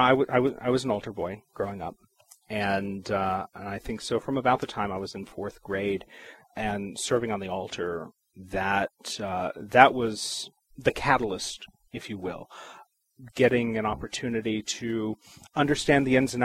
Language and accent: English; Oak Hill, West Virginia, United States; So, I'm from Oak Hill. It's a great place to be from, you know, Southern West Virginia. It's beautiful. It's a good place to call home.